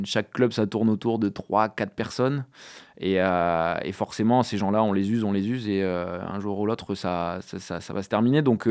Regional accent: Hauts-de-France, France; now in Dordogne, France; moi je viens du Nord de base, donc du coup j'ai fait mon cursus quand j'étais jeune dans le Nord, et puis je suis arrivé en Dordogne il y a presque 10 ans maintenant

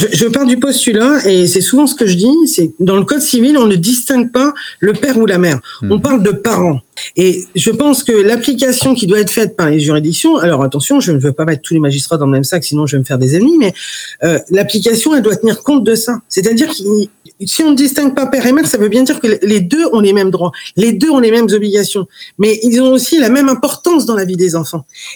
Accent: Hauts-de-France, France; j'ai fait toutes mes études sur Amiens. Là-bas, je suis picarde.

